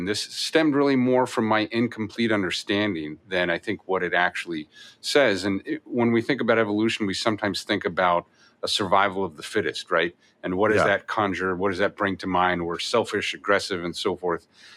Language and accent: English; East Coast, United States; I grew up mostly on the East Coast, so I wasn't foreign to the East Coast.